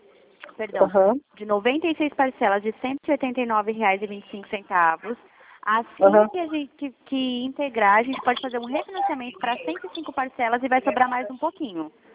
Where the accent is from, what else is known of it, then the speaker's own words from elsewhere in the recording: Dourados, Mato Grosso do Sul, Brazil; Dourados.